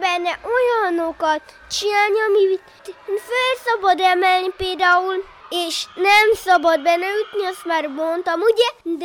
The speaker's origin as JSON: {"language": "Hungarian", "country": "Serbia", "said": "Hát Szerbiából jöttünk."}